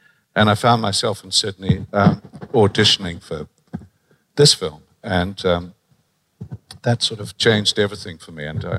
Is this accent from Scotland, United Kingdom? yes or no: no; Northern Ireland, United Kingdom; born there; I was born in Northern Ireland, but I never had that Northern Irish accent